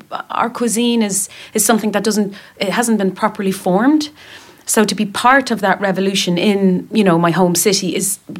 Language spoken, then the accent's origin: English; Dublin, Leinster, Ireland; And that was hard because we're in Dublin, in my hometown